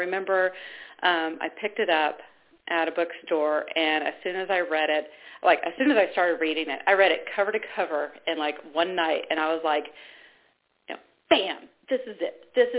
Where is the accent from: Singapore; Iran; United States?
United States; Georgia; also born or lived in Ohio; when I was born in Ohio, my family was Baptist. Then we moved to the South, to Georgia